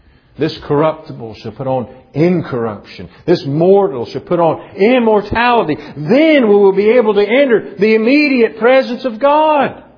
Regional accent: the South, United States; Maybe that's because I'm from the South.

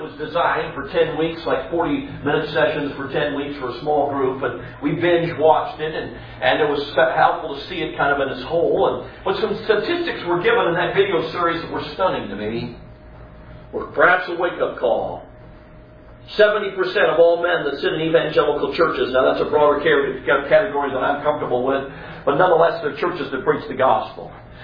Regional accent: Chicago, Illinois, United States; I grew up in Chicago.

